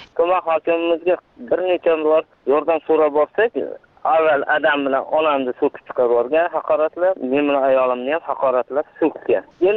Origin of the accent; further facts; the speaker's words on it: Beshariq, Fergana Region, Uzbekistan; born there; Farg'ona viloyati Beshariq tumani Rabbon qishlog'i Yaqo'rg'onda tug'ilganman.